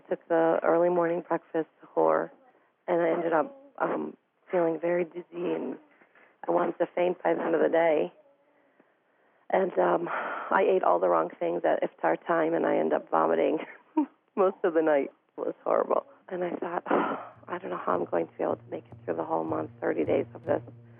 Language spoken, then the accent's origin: English; Syracuse, New York, United States; now in Chicago, United States; I'm originally from Syracuse, New York, currently living in Chicago.